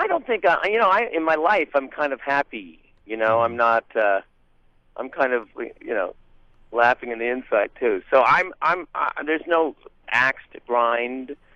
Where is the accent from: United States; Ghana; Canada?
Canada; Hamilton, Ontario; when I was growing up in Hamilton, Ontario, Canada